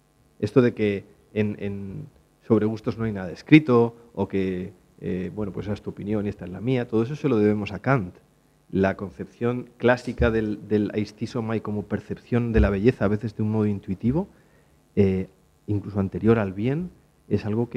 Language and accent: Spanish; Valladolid, Castile and León, Spain; quiero saber catalán, que yo me crié en Valladolid, pero es que quiero saber catalán.